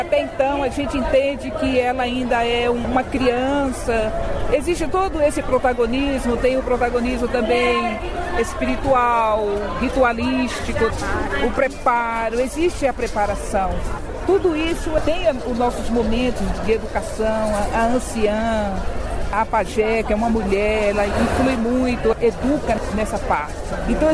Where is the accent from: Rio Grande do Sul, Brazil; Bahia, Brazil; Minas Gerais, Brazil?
Minas Gerais, Brazil; eu sou da etnia Tuxá, sou de Minas Gerais, sou cacique do meu povo.